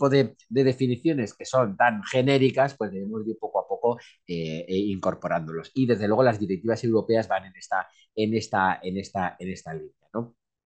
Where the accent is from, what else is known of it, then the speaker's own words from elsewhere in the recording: Aragon, Spain; En mi tierra, en Aragón, decimos ir de propio, ir en exclusiva.